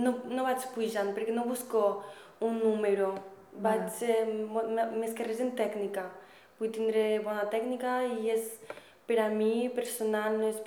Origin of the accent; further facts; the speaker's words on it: El Perelló, Catalonia, Spain; No, allà, aquí vaig tindre quan tenia 5 anys.